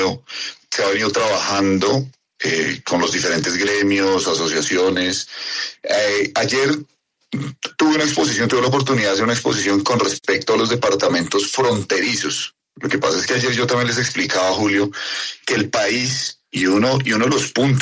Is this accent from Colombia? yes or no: yes; Vichada, Colombia; born there; departamentos como el Vichada, del que yo soy, donde yo nací